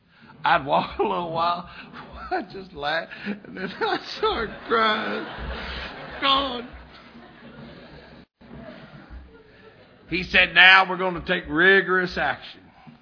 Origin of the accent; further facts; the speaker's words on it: Kentucky, United States; I'm from Western Kentucky.